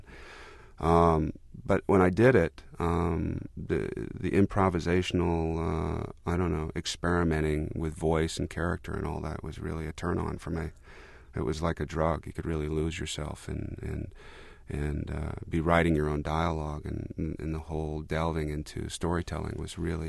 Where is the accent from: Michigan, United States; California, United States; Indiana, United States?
California, United States; Paso Robles; born or raised there